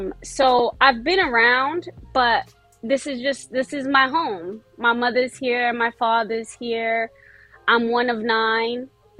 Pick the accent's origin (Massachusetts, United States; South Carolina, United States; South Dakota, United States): Massachusetts, United States; Boston; So I am from Boston, Massachusetts. I grew up in a town called Dorchester. So It's one of the not so nice areas. But as an adult, I've always lived in the outskirts of Boston.